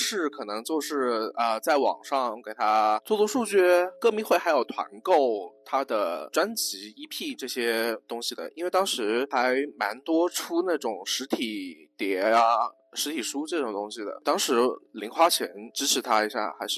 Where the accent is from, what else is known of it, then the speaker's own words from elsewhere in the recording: Hunan, China; 因为我是湖南人嘛，本来就看湖南台的节目很早